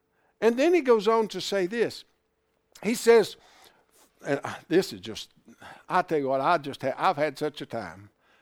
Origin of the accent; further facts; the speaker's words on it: Irwin, United States; Listen, I grew up in Irwin.